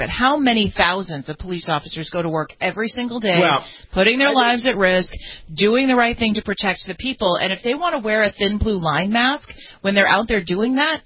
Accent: California, United States; Yeah, well, this is a controversy that's brewing in my home state of California in San Francisco

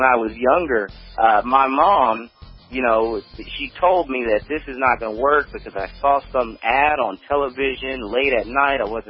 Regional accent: Beaumont, Texas, United States; You know, I grew up back in Beaumont, Texas, and growing up real early on, my parents had split apart.

